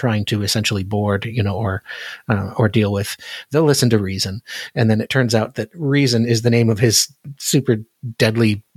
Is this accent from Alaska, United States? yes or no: yes; Alaska, United States; But yeah, I'm from Alaska originally